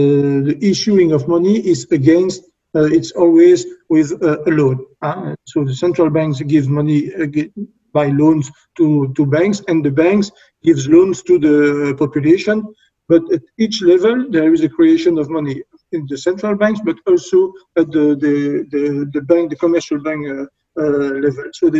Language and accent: English; Belgium; I'm from Belgium. I'm 60 years old.